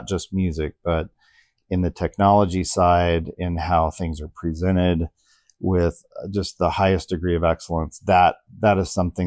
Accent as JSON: {"language": "English", "region": "West Coast", "country": "United States", "tie": "born or raised there", "also_born_or_lived": "California", "said": "Okay. I grew up in the West Coast."}